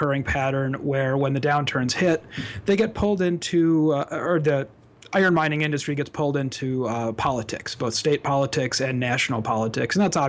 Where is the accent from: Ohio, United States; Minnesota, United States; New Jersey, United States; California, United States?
Minnesota, United States; Anoka; I grew up in the Twin Cities, specifically in Anoka. I went to high school at Anoka High School.